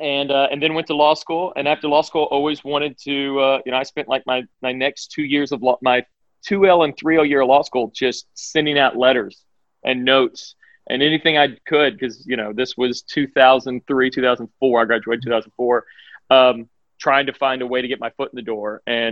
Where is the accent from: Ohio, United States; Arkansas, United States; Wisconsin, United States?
Arkansas, United States; I'm from Arkansas originally.